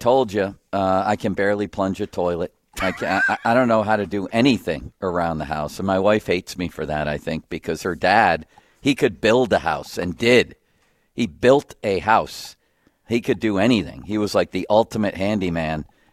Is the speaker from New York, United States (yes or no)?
yes; Buffalo, New York, United States; I had a friend growing up in Buffalo.